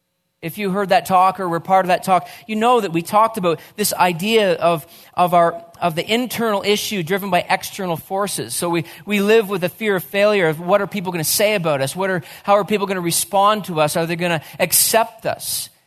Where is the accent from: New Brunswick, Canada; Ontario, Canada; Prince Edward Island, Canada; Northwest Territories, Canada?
New Brunswick, Canada; I grew up in New Brunswick. We only had one channel, Channel 6.